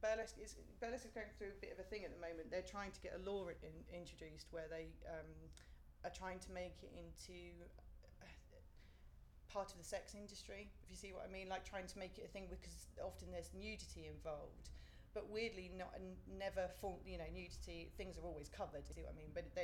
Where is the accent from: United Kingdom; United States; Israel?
United Kingdom; King's Lynn, East of England; moved away as an adult; I was born in King's Lynn in Norfolk, which is about an hour away from Cambridge. Was there till I was about 18. Went to university in Bedford.